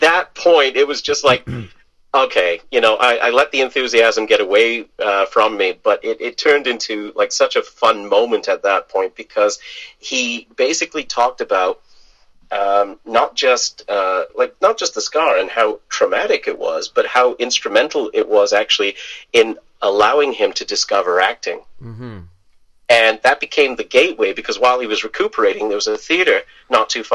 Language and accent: English; Scotland, United Kingdom; I'm originally from Scotland, my accent came out, you know, a little bit